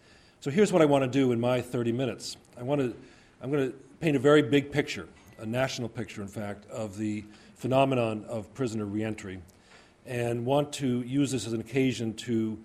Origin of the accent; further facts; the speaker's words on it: New York, United States; so it was nice to be welcomed as a New Yorker here in Wisconsin.